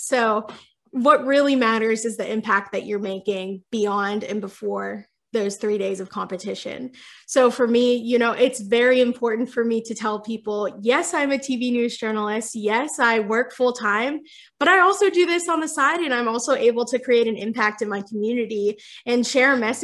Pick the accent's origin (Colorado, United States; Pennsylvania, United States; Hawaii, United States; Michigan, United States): Pennsylvania, United States; I've been able to take that curriculum into schools, not only in Central Pennsylvania, but also I'm from Western PA.